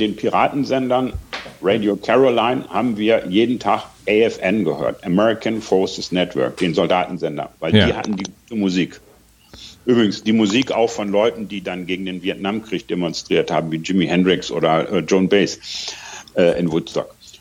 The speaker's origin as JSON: {"language": "German", "region": "Bremen", "country": "Germany", "tie": "born or raised there", "said": "ich bin groß geworden in Bremen."}